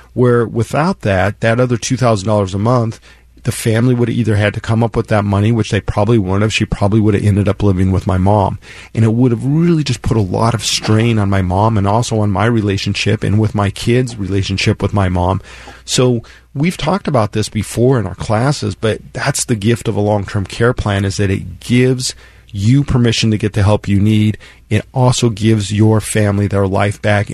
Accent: Colorado, United States; I grew up in Colorado, and my grandmother lived in this little town called Creed, Colorado.

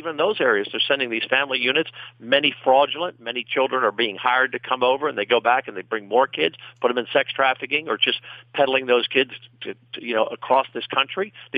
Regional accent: Maryland, United States; Now, Delaware is not a big state. I'm from Maryland, so I know the size of it.

